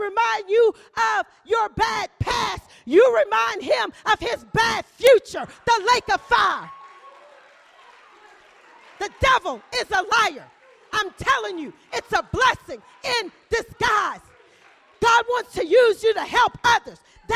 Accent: Louisiana, United States; now in Austin, United States; I'm originally from Louisiana. I was born there.

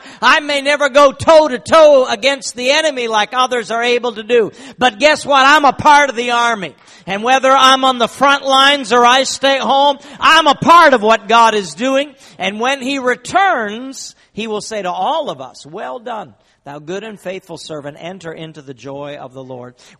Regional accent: Eastern Canada, Canada; moved away as an adult; I am from Eastern Canada, and in 1987, I left Eastern Canada and went off to Nigeria, West Africa.

